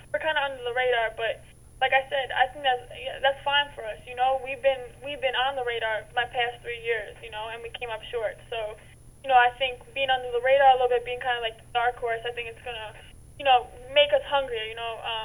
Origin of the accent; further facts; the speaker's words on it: New York, United States; So I think growing up in New York, you also have a certain, like, swagger about you.